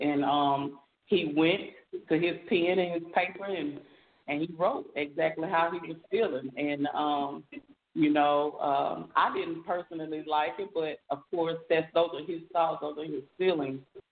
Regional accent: Amory, Mississippi, United States; now in Olive Branch, United States; No, not originally from Olive Branch. I'm also from Amory, Mississippi.

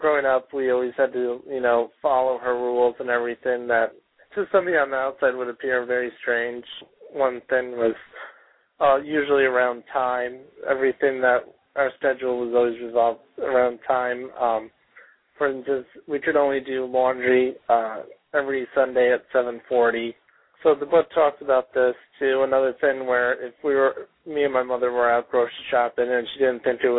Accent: Albany, New York, United States; I grew up in Albany, New York.

